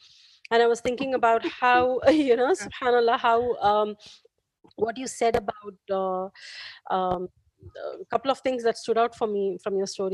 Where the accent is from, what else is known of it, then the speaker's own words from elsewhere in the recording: India; I'm from India, so in India again, like, you know, there were a lot of distractions